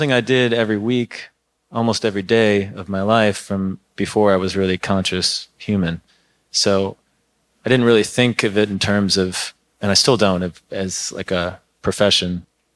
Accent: Lake Bluff, Illinois, United States; Well, I grew up around Chicago, north of Chicago. In Lake Bluff, Illinois.

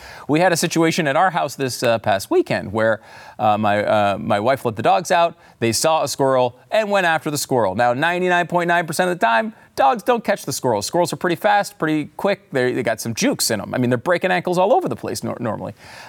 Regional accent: Connecticut, United States; I grew up in Connecticut. You know, I didn't have to do farm life. I never had chickens on my property.

